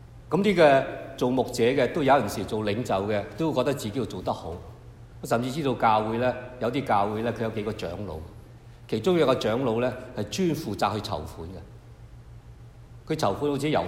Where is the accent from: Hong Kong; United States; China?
United States; 我哋美國人嘅觀念都係咁樣啦，係咪啊？